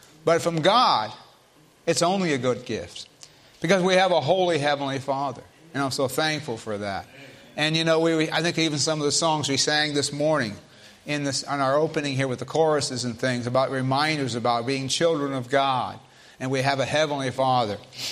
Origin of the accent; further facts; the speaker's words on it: Miami, Florida, United States; And I grew up in, not only in Florida, I grew up in Miami, okay. For those, that's the very bottom of the state.